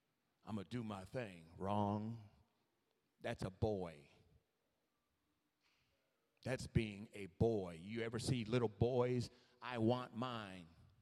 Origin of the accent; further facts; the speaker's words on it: New York, United States; around not whether he's from North Carolina or I'm from New York, or he's white and I'm black, around the Passover lamb.